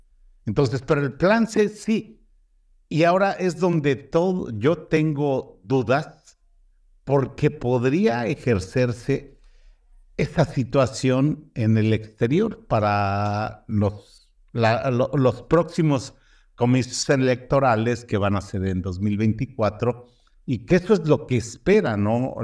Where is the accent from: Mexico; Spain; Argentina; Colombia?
Mexico; Como mexicano también quiero que toda la gente vote